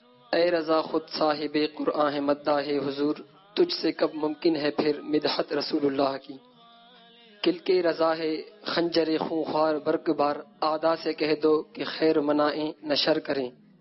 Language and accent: Urdu; Quetta, Balochistan, Pakistan; کوئٹہ سے.